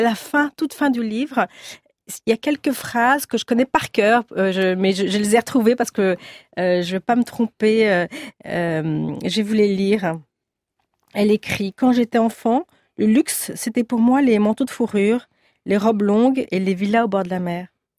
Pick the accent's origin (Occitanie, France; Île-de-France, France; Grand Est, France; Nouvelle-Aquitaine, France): Île-de-France, France; Paris; Moi, je viens d'une famille assez bourgeoise. J'ai souvent raconté dans mes livres. J'ai été élevée à Paris dans une famille intellectuelle de la rive gauche